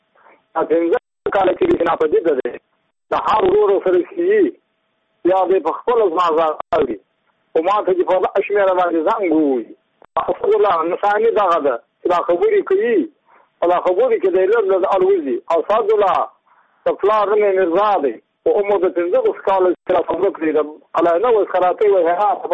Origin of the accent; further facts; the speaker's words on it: Badghis, Afghanistan; زه په خپله د بادغیس یو ولایت یم د مقر د ولسوالۍ یم.